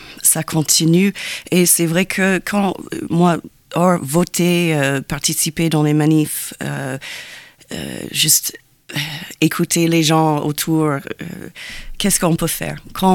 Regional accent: Tacoma, Washington, United States; born there; French is a second language; Je suis née à Tacoma, Washington, qui est à côté de Seattle. Mais je fais mes études à New York avec une école de danse de la compagnie Alvin Ailey.

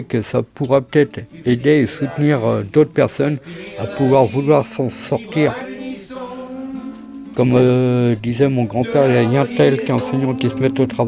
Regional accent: Île-de-France, France; À la base, je viens des banlieues de Paris. Après avoir fait à peu près le tour de la France et quelques pays d'Europe, j'ai dû trouver un endroit où aller. J'ai décidé de venir en Bretagne

